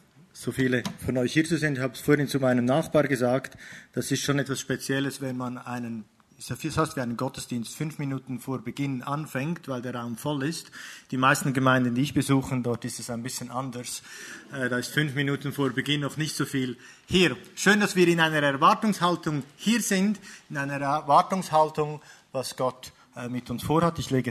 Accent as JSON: {"language": "German", "country": "Switzerland", "said": "Wenn ich anfange zu sprechen, normalerweise hört man auch schnell, dass ich nicht aus Deutschland bin. Ich komme aus dem Süden, ich bin aus der Schweiz. Ich versuche Deutsch zu sprechen"}